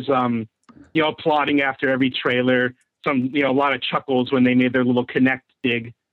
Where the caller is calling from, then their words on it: Pittsburgh, Pennsylvania, United States; from Pittsburgh.